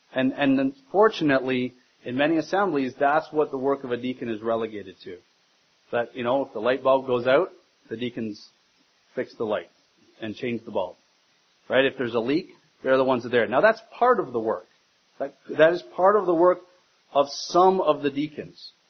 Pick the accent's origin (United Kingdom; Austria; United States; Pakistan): United Kingdom; Scotland; I'm from Scotland, as many of you would know, and Scotland is known for their sheep, right?